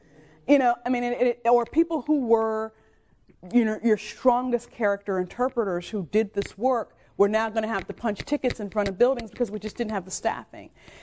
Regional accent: Williamsburg, United States; And see, I grew up in Williamsburg. This is my hometown.

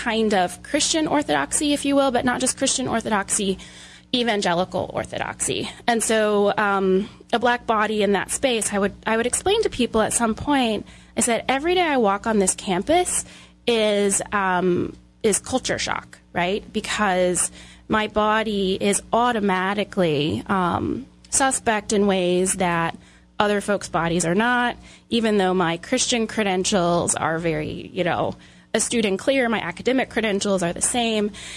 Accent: Oklahoma, United States; I grew up in Oklahoma, which is the buckle of the Bible Belt.

